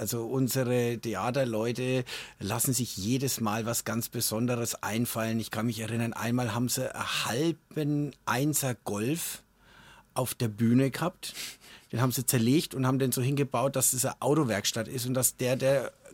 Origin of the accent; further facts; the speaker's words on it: Bavaria, Germany; accent: Franconian; Aber wenn mein Gegenüber kein Dialekt spricht, dann gehe ich da automatisch auf Fränkisch mit Allerweltsakzent heute.